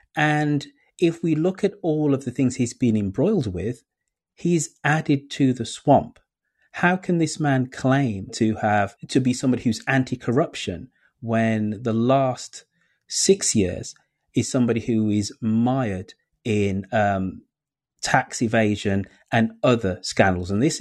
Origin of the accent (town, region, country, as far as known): United Kingdom